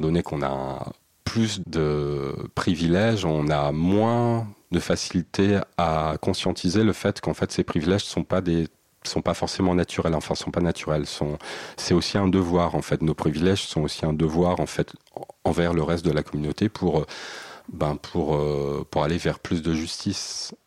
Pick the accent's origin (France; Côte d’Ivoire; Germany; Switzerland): France; Paris, Île-de-France; puisque je suis de Paris